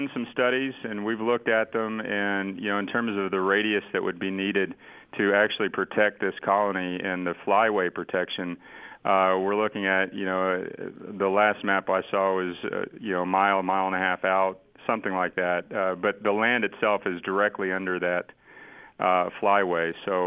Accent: Austin, Texas, United States; and I grew up in Austin. I used to go out to watch them all the time.

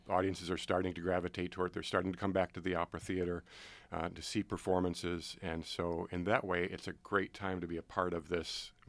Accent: Orchard Park, New York, United States; I grew up in Orchard Park outside of Buffalo.

